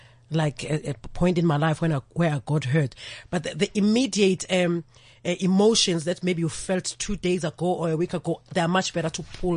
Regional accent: Umlazi, KwaZulu-Natal, South Africa; In Umlazi.

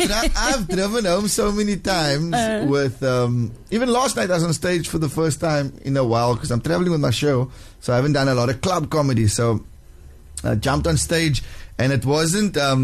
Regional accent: Heathfield, Western Cape, South Africa; I grew up in Heathfield at St. Anthony's Primary.

